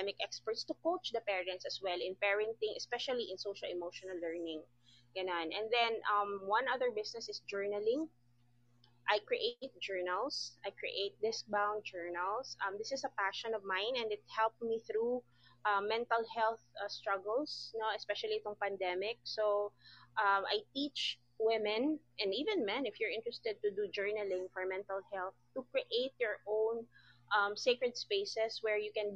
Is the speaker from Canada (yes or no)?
no; Iloilo City, Western Visayas, Philippines; also born or lived in Davao; I'm from Iloilo City. We just recently moved here. So the past 7 years we were in Davao.